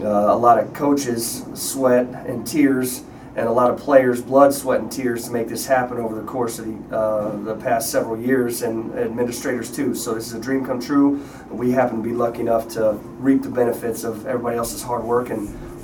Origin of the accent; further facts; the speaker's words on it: Ohio, United States; And growing up in Ohio, which is in the same region as Purdue, watching Big Ten games on TV